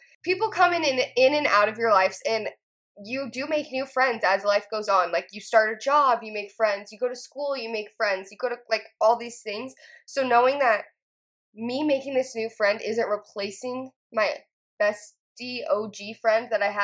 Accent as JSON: {"language": "English", "town": "Phoenix", "region": "Arizona", "country": "United States", "tie": "born or raised there", "said": "One thing is, where I grew up in Phoenix, there's not a lot of Mormons."}